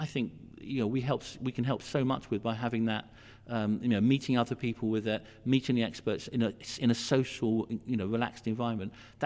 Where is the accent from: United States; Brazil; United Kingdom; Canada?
United Kingdom; West Midlands; I think that's also important that we're North Staffs. I mean, we're all from Staffs. We're proud about the heritage of here